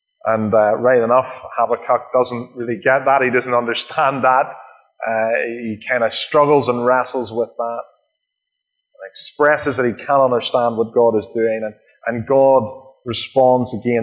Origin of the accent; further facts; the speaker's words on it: Ireland; first of all, I'm from Ireland, and therefore I like narrative and stories.